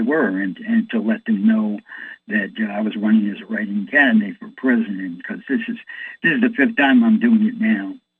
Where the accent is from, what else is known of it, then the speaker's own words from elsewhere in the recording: New York City, New York, United States; I'm from New York City, and New York City is a Democratic political town.